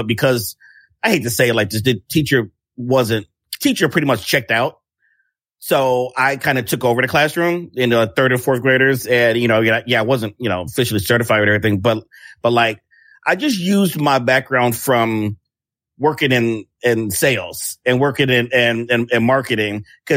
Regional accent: Chicago, Illinois, United States; So I'm from Chicago. I started in tech, honestly.

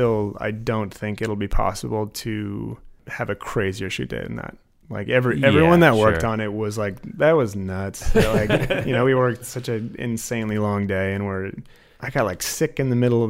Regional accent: Anchorage, Alaska, United States; I am from Anchorage.

